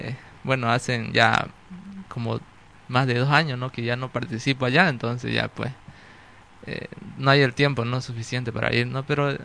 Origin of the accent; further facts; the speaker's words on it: Santa Cruz, Bolivia; soy de la Chiquitanía, ¿no?